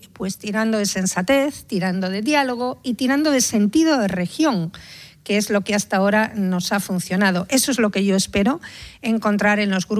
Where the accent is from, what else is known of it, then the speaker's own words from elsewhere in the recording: Cantabria, Spain; en el interés general de mi tierra, de los cántabros.